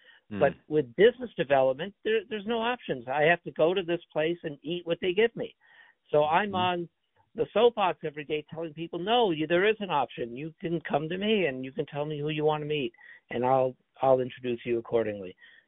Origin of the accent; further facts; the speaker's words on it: Beverly Hills, California, United States; You know, I'm from Beverly Hills. I went to Michigan State.